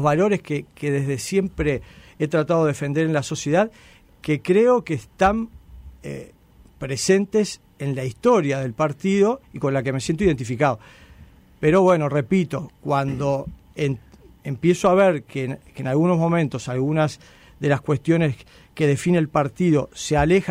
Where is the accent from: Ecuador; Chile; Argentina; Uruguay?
Uruguay; Montevideo; born there; Yo nací en Anzani, Avenida Italia, cerca de lo que es Avenida Italia y propio.